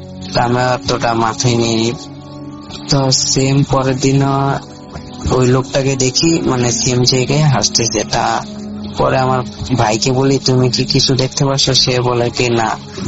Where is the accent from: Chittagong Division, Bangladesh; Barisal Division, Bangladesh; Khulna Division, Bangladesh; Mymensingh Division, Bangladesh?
Mymensingh Division, Bangladesh; তা আমার গ্রামটা হচ্ছে নেত্রকোনা জেলা বাবুইডহর এলাকার নামটা